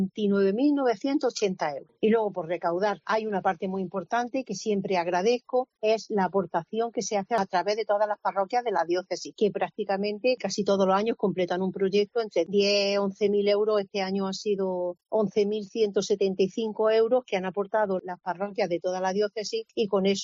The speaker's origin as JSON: {"language": "Spanish", "town": "Huesca", "region": "Aragon", "country": "Spain", "said": "con las cajas de hojaldre de Huesca, de mi tierra."}